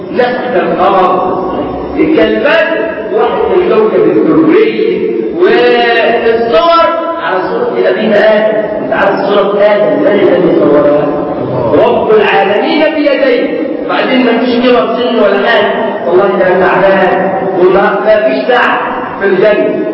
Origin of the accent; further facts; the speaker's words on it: Egypt; احنا عشان مصريين بنقول جوز